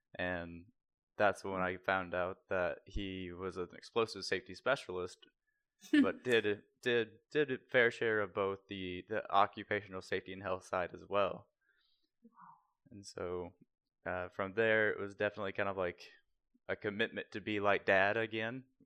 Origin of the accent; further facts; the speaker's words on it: Indiana, United States; which happened to be about 35 minutes outside of where my hometown was.